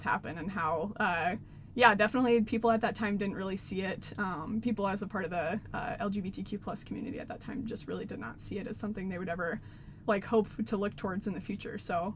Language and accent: English; Iowa, United States; I grew up in Iowa myself and have kind of been able to see the different changes in attitudes towards marriage equality over the years